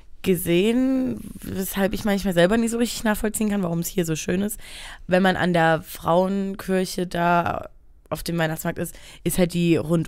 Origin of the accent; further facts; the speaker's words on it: Dresden, Saxony, Germany; ich komme aus Dresden, ich habe hier noch nie durchgeblickt